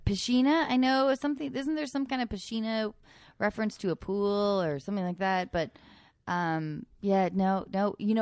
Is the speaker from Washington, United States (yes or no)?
yes; Edmonds, Washington, United States; I'm from Edmonds, Washington